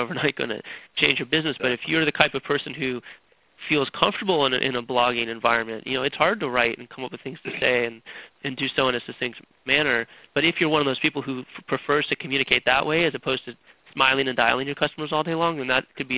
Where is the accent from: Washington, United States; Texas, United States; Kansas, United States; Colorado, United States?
Kansas, United States; Wichita; I grew up in Sedgwick County